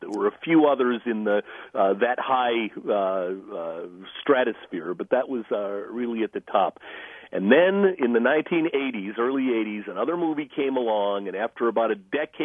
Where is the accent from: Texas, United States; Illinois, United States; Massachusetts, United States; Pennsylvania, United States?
Illinois, United States; Chicago; including where I grew up in Chicago